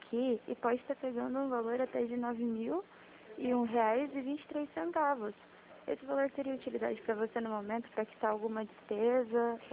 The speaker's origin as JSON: {"language": "Portuguese", "town": "Curitiba", "region": "Paraná", "country": "Brazil", "said": "eu sou de Curitiba"}